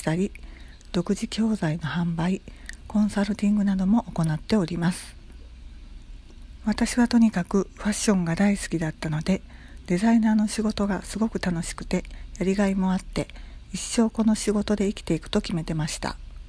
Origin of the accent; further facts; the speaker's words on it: Osaka, Japan; 生まれも育ちも大阪というバリバリの関西人です。